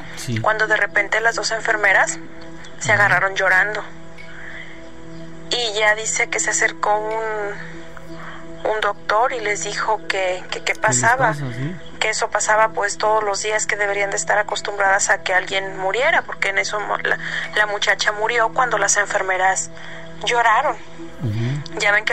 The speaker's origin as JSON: {"language": "Spanish", "region": "Jalisco", "country": "Mexico", "said": "uh-huh. Soy del estado de Jalisco."}